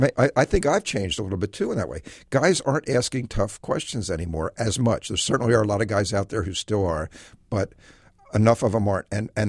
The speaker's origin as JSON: {"language": "English", "town": "Philadelphia", "region": "Pennsylvania", "country": "United States", "tie": "born or raised there", "said": "I grew up in Philadelphia, and I read all the great Philly columnists."}